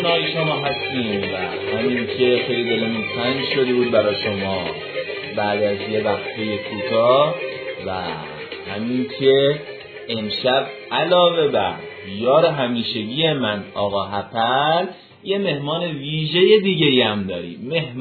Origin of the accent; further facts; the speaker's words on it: Shiraz, Fars, Iran; بچه ها میدونن من بوشهری هستم، ولی بزرگ شده شیران.